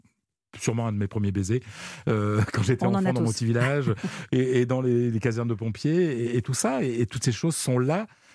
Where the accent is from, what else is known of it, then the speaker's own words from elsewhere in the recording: France; accent: French; Je parle d'un exemple à Jérusalem, avec un Américain qui, dès qu'il a entendu mon accent français en anglais... s'est jeté sur moi